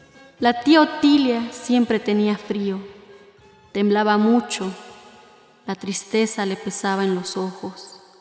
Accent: Oaxaca, Mexico; born there; also born or lived in San Quintín; soy una mujer del Ñusabi, de la Mixteca, originaria de Oaxaca, y me da mucho gusto pues podernos escuchar. Yo nací en la Mixteca, alta, pero mi familia migraba desde hace mucho hacia San Quintín, el Valle de San Quintín.

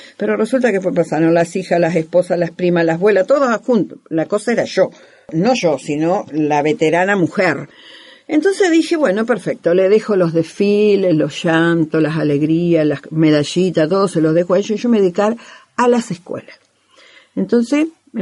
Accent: Argentina; Casi somos las patricias argentinas sin nombre y apellido

